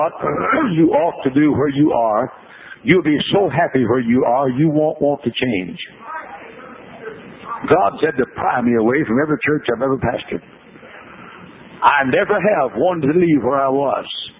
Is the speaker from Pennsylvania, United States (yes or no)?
no; Dallas, Texas, United States; born or raised there